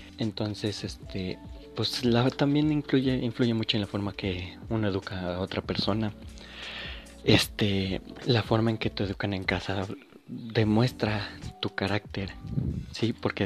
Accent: Mexico; los que sean mexicanos, llámenme raro, pero yo como mexicano, yo no como nada de picante

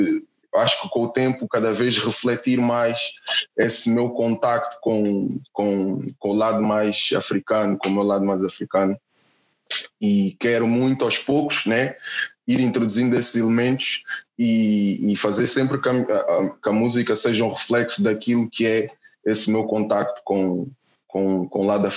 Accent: Portugal; sou um afrodescendente, cresci aqui na Europa, aqui em Portugal

